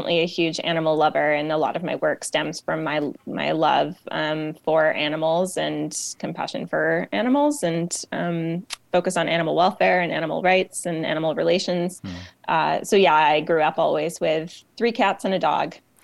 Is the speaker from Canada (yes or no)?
yes; North Vancouver, British Columbia, Canada; Born and raised in Vancouver. Very, very fortunate to have grown up in North Vancouver, in the unceded Squamish territory.